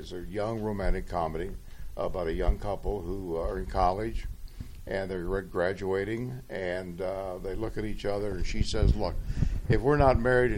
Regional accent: Louisville, Kentucky, United States; And he would always say to me … because he knew I was from Louisville

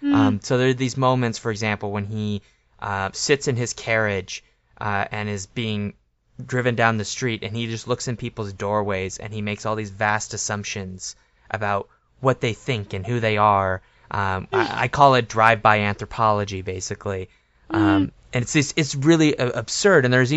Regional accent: United States; I mean, I'm an American, so, and so is Julia.

